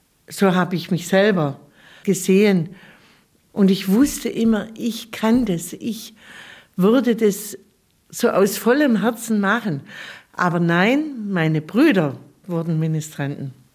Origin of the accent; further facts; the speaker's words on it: Baden-Württemberg, Germany; Bei uns in Oberschwaben ist ja vor allem Barock.